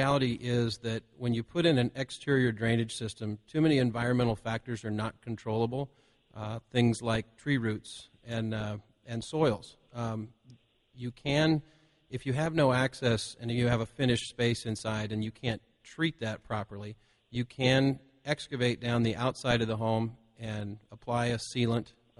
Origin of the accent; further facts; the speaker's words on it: Roseburg, Oregon, United States; I'm a third-generation excavation and utility contractor in Oregon. I was born and raised in Roseburg, and my family's been in the excavation business in southern Oregon since the 1940s.